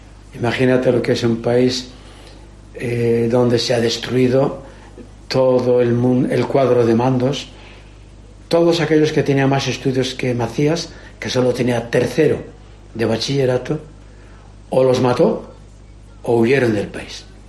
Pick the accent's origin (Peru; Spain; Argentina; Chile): Spain; Santiago de Compostela, Galicia; also born or lived in Valladolid / Burgos; Yo soy natural de Compostela. Fui alumno de los hermanos en Santiago y a mis 15 años me fui a la casa de farmacia.